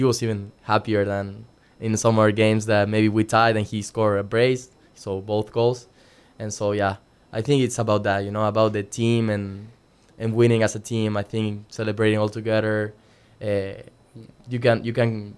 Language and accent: English; Argentina; English is a second language; moved away; I grew up in Argentina